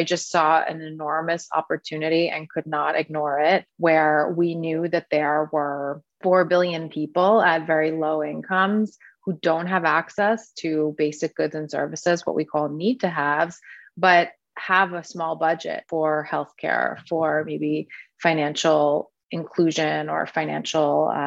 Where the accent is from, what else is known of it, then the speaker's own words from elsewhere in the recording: New York City, New York, United States; born there; So I was born in Manhattan, and my parents are from the Midwest of the U.S.